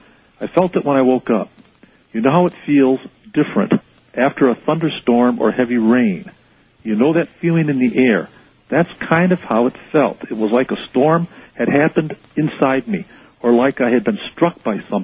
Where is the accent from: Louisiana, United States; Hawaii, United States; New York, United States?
Hawaii, United States; And I know speaking now as a Hawaiian, and I haven't done that much tonight. And when I wrote Miracle in Maui, I talked about Maui, Hawaiian concepts.